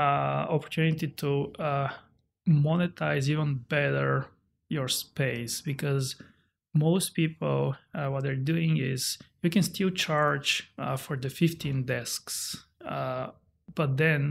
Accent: Sofia, Sofia City, Bulgaria; So I'm originally from Bulgaria, Sofia, Bulgaria.

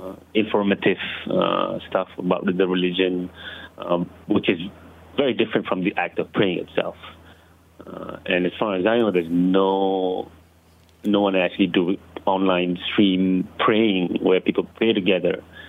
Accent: Kajang, Selangor, Malaysia; I grew up in Kajang, which is not far from Bangi.

